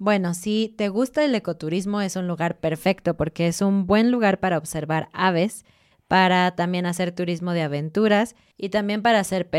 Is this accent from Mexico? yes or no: yes; Mexico; como mexicanos